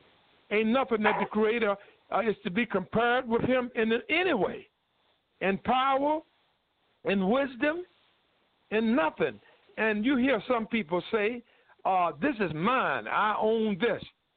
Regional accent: Durham, North Carolina, United States; seen me walking out in the streets my hometown in Durham, North Carolina, and you've known me to work all over North Carolina

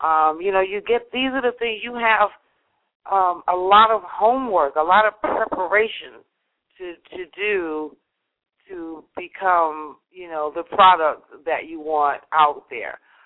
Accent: New York City, New York, United States; And being a New Yorker, I know we take it for granted because most people in New York City don't even see the sky.

